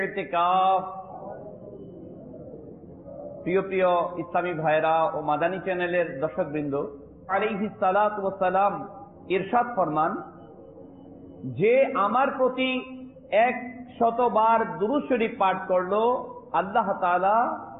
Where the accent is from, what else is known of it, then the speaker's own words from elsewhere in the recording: Bangladesh; যেমন আমরা বাঙালি জাতি, বাংলাদেশি বাঙালি জাতি